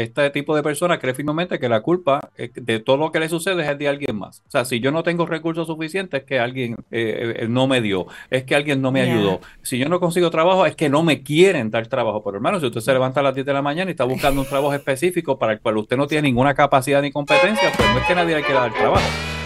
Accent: Puerto Rico; yo no soy ni ruso, ni soy alemán. Yo soy boricua.

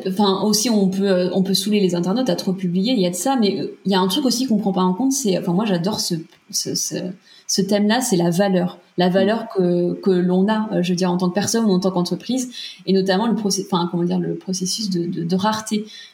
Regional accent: Pays de la Loire, France; Et j'avais aucun réseau à Nantes. Je venais de la Vendée.

